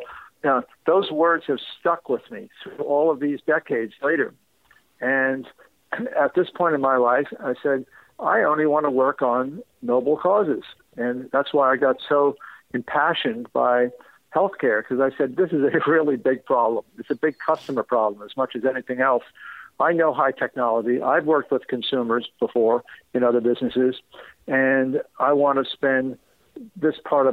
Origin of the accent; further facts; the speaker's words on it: New York City, New York, United States; When I was a young boy growing up in New York City, I didn't really want toys.